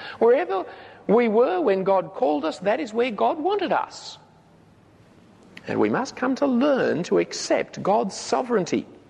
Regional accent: Australia; I'm a printer's son. It is not accidental that I'm an Australian. It is not accidental that I grew up in the eastern suburbs.

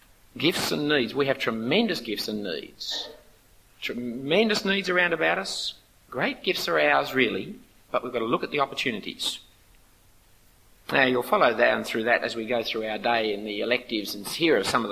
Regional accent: Australia; Being an Australian has enormous missionary privilege.

